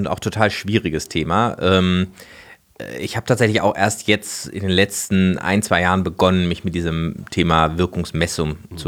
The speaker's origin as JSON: {"language": "German", "town": "Freiburg", "region": "Baden-Württemberg", "country": "Germany", "said": "Ich komme aus Freiburg, das ist ja so eine Ökostadt"}